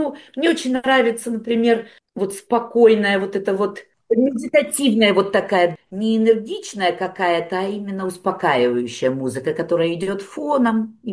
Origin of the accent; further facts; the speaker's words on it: Omsk, Omsk Oblast, Russia; now in Australia; Да, я из Омска, из Сибири.